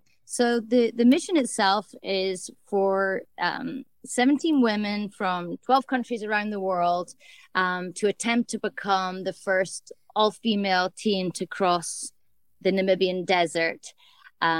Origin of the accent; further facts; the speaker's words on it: Scotland, United Kingdom; now in Louisville, United States; I'm a native Scot, but along with Aaron, we've been hanging our hat here on the edge of the Rocky Mountains for, gosh, coming up 10 years now, I think.